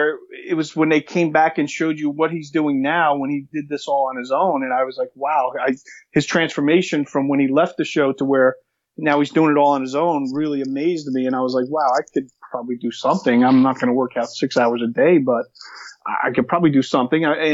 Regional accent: New Jersey, United States; So, okay, where I'm from Jersey. I turned 50 in November. Been living in New Jersey my whole life

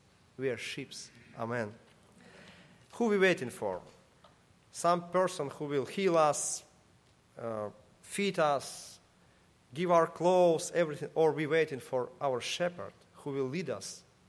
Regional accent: Ukraine; moved away; I came from the Ukraine

